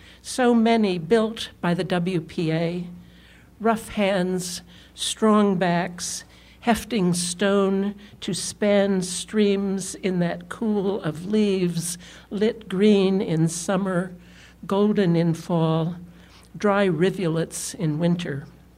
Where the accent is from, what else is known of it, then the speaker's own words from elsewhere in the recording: Utah, United States; Now, I grew up in Utah, and in the West, in fact, most of the world, streets run like this.